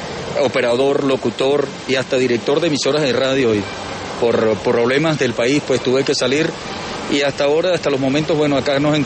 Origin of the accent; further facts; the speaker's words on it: Lara, Venezuela; Yo soy del estado Lara, acá vamos del estado Lara